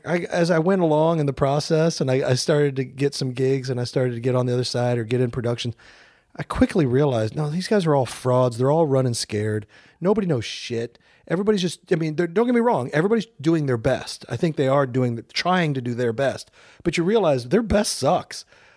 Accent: Kansas City, United States; Kansas City.

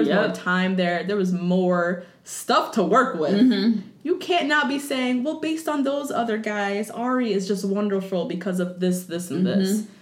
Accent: Minnesota, United States; accent: Minnesota; Next up, we're going to Minnesota. That's my accent. Minnesota.

